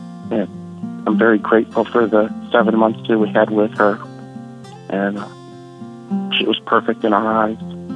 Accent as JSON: {"language": "English", "region": "Louisiana", "country": "United States", "said": "I'm from Louisiana, and I've been listening to American Family Radio for about 10 years now."}